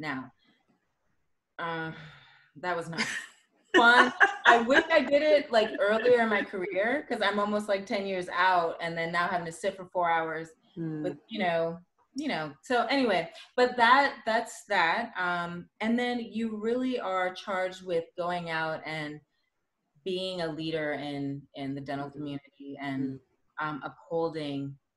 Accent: Canada; also born or lived in New York; So because I was born in New York. So, and then I grew up in Canada, and so I was dual citizen that way.

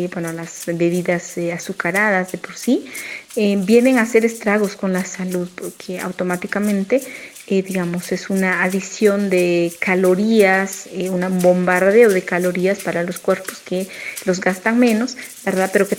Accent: Chichicastenango, Quiché, Guatemala; soy de Chichicastenango, un pueblito de Guatemala conocido por un mercado prehispánico. Que bueno, todavía existe hasta nuestros tiempos. Hablo quiché y crecí en este lugar

